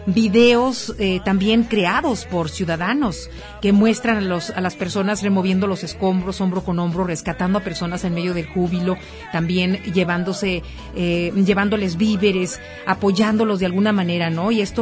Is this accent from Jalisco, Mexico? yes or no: yes; Jalisco, Mexico; ¿Cómo somos los del sur de Jalisco? ¿Cómo somos los de Jalisco, los jalisquillos?